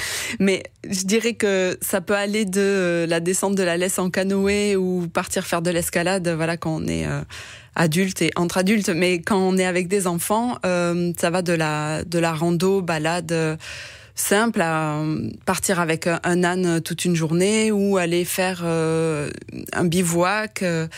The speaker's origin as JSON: {"language": "French", "town": "Toulouse", "region": "Occitanie", "country": "France", "lives_now": "Belgium", "said": "Je suis toulousaine, effectivement, donc c'est dans le sud de la France. Mais je suis en Belgique depuis plus de 10 ans et mon mari depuis plus de 15 ans. Et en fait, on est bien ici."}